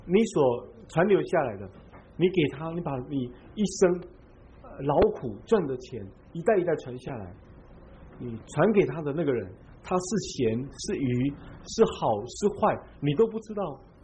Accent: Taiwan; 我们台湾人都要拜祖先，就我所知道，他们通常都只拜近代的祖先

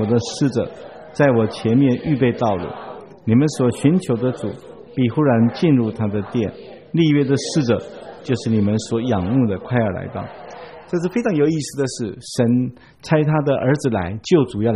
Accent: Taiwan; 因为明亮的星是我们台湾人称它叫做启明星

